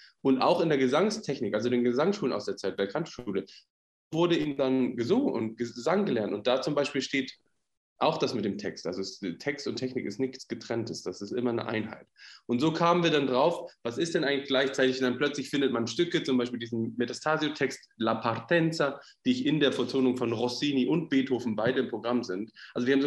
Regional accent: Hamburg, Germany; Ich meine, als Hamburger unbedingt auch Gänsemarktoper sowieso, ne?

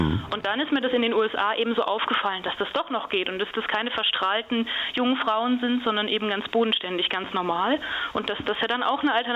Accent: Hitdorf, North Rhine-Westphalia, Germany; Ich kannte die Schwestern hier aus Olpe schon aus meinem Heimatdorf, aus Hittdorf.

